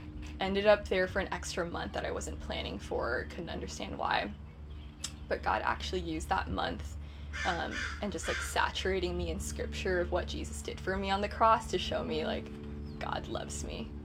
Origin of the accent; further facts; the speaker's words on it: Arcadia, United States; living with my family, living in my hometown in Arcadia.